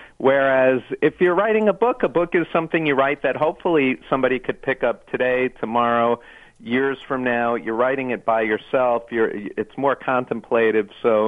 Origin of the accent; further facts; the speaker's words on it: United States; beyond New York, I'm American, and I love America